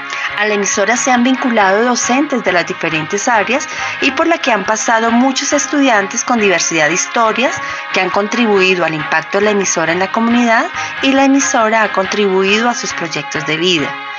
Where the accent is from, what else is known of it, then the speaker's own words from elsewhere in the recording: Bogotá, Colombia; soy bogotana, tengo un pequeño hijo de 16 años